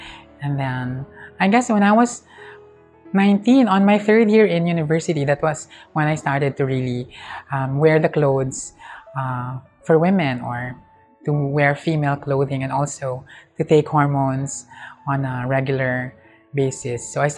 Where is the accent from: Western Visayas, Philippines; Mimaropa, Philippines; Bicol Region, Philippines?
Bicol Region, Philippines; I'm from Bicol, where we have to deal with typhoons several times a year.